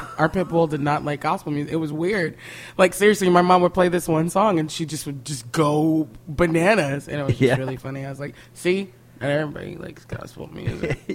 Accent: Tacoma, Washington, United States; And it's so funny because like I grew up in Tacoma.

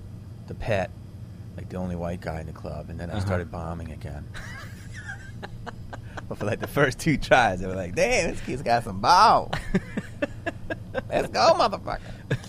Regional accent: Upper Darby, Pennsylvania, United States; Yeah, I was from Philly, outside of it. It's called Upper Darby.

